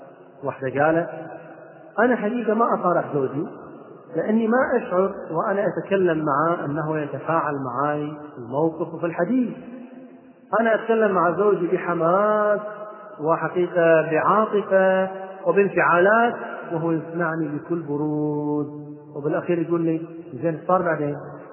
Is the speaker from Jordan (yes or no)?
no; Kuwait; أنا أذكر واحدة من القصص الطريفة جدا عندنا في الكويت